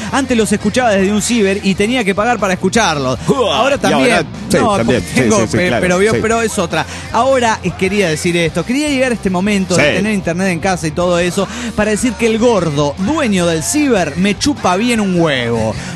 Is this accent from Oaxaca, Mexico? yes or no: no; Mexico City, Mexico; del DF mexicano.